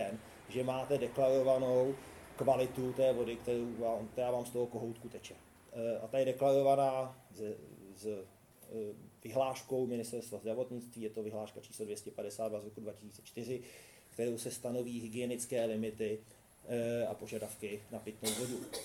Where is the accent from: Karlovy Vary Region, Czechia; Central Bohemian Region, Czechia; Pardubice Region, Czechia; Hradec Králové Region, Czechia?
Central Bohemian Region, Czechia; Mníšek pod Brdy; já jsem z Níčku pod Brdy